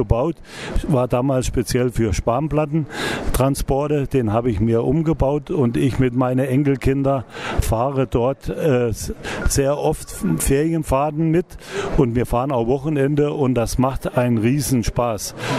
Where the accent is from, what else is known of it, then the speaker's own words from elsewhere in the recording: Hesse, Germany; ich komme aus Nordhessen